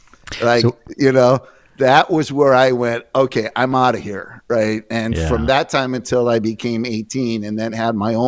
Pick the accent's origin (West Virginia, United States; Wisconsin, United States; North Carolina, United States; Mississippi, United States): Wisconsin, United States; Milwaukee; Well, we're from Milwaukee, so it's like, we got to talk about the Green Bay Packers.